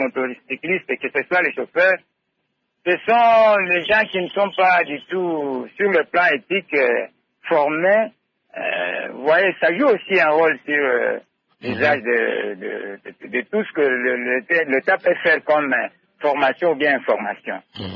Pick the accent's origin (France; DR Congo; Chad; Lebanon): DR Congo; Lubumbashi, Haut-Katanga; Moi, qui vous parle ici, j'ai grandi à Lubumbashi.